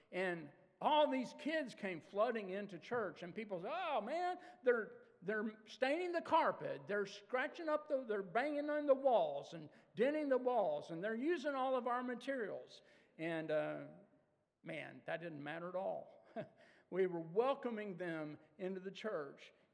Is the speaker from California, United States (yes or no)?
no; Dallas, Texas, United States; One of my favorite memories from being a kid growing up in the Church of Christ in suburban Dallas